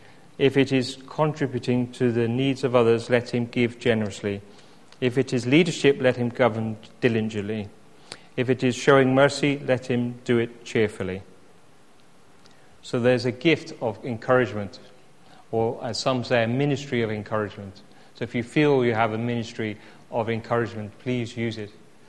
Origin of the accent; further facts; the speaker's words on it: England, United Kingdom; And as English, often, we're not so good at that, are we? We're quite reserved.